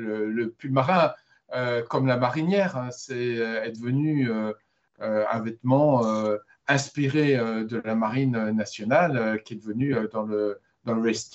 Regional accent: Normandy, France; Moi-même, je suis normand

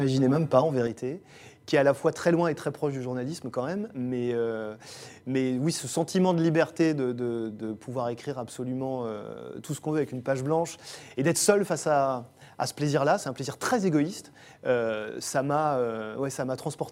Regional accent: Brittany, France; Moi, j'ai grandi en Bretagne, dans un département où il y a énormément d'abattoirs

